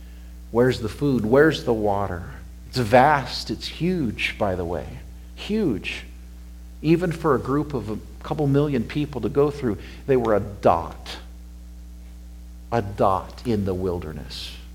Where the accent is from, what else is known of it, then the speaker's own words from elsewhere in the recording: Wyoming, United States; I've lived in the wilderness growing up in Wyoming. And I really mean that. Some of you die to go to Wyoming. I'll take you to my ranch and you'll say, why am I here?